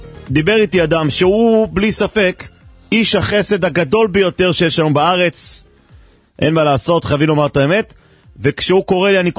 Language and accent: Hebrew; Jerusalem, Jerusalem District, Israel; אני גדלתי איתו עונם בבית וגן